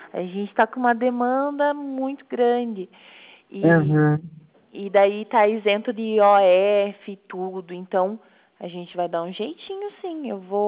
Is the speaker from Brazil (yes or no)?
yes; South Region, Brazil; O meu número é o começo, o DDD é 45. Não se assusta, que eu sou do Sul.